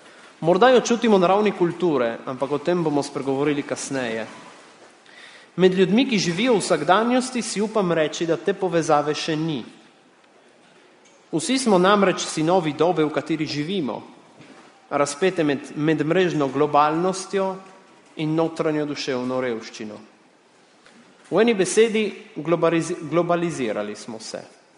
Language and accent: Slovenian; Italy; No, Italijan nisem, živim v Italiji, imam italijansko državljanstvo, vendar se počutim Slovenca.